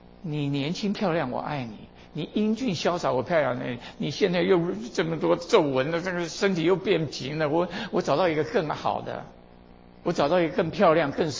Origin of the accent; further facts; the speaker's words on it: China; 这跟我们中国人讲的爱完全不一样